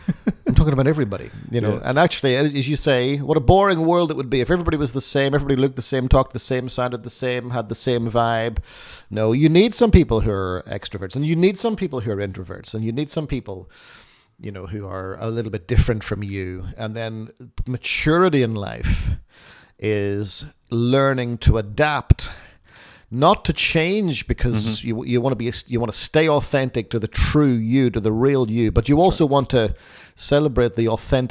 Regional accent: Ireland; I find that one really tough because I'm Irish and I love a good fight.

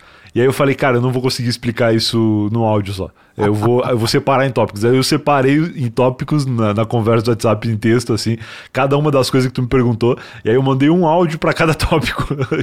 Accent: Rio Grande do Sul, Brazil; now in São Paulo, Brazil; eu falo que eu sou gaúcho

